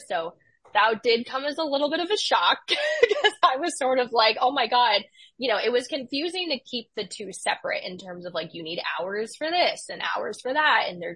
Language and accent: English; New York, United States; also born or lived in Massachusetts; I love, you know, Massachusetts. I'm from New York originally, but there's something like about having lived there and gone through the whole school experience that draws me back there sometimes.